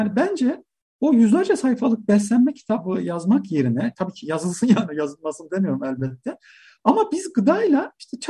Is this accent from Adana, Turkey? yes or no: yes; Adana, Turkey; gıdayla üretim bağlamında da ilişkisi olan bir ailenin içinde büyüdüm. Yani işte arkada bir küçük bahçemiz vardı Adana'da.